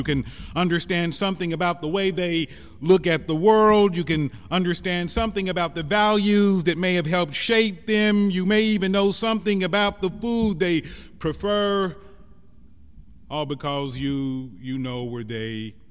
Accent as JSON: {"language": "English", "region": "Missouri", "country": "United States", "tie": "born or raised there", "accent": "Missouri", "said": "I suspect I probably lost a lot of my Missouri accent, but I haven't lost a lot of the Missouri that is inside of me, at least that part of southwest Missouri where I grew up."}